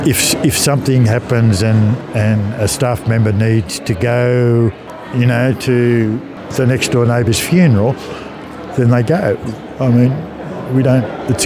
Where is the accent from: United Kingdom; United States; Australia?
Australia; Dubbo, New South Wales; when I grew up in Dubbo